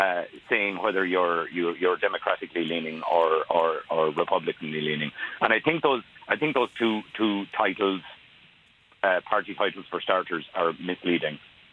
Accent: Connacht, Ireland; I wasn't from Letterkenny. I'm from Connemara

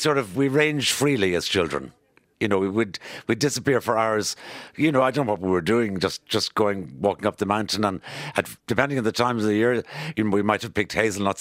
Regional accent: Cullahill, County Laois, Ireland; Cullahill is the village I grew up in County Leash. It sort of sits in a dip in the road between Durrow and Johnstown, and behind a hill that we affectionately called and is still called Cullahill Mountain.

